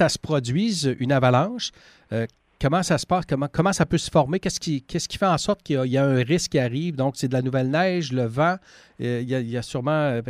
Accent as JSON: {"language": "French", "region": "Quebec", "country": "Canada", "said": "Donc, chez nous, en Gaspésie"}